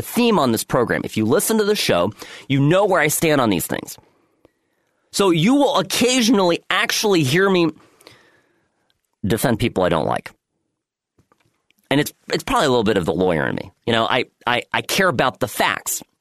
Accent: United States; because I'm more American than I am European. I mean, I grew up here, so I I understand the difference between European attitudes and our more prudish American ones.

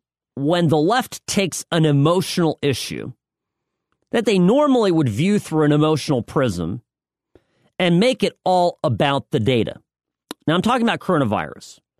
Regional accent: Chicago, Illinois, United States; born there; I was born in Chicago. It's close to my heart here. Evanston, Illinois.

